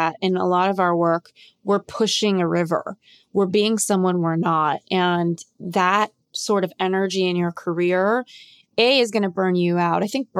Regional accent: California, United States; now in New York City, United States; I live in New York City, but I'm from California.

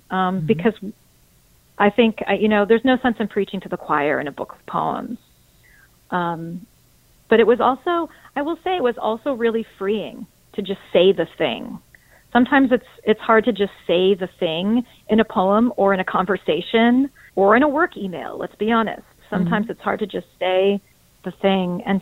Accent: United States; what was happening in my country as an American, but also as a mother

